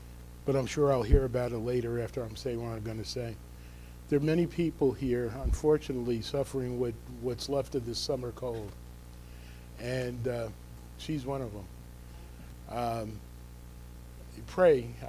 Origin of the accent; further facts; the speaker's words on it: New Jersey, United States; accent: North Jersey; But I can't hide my North Jersey accent.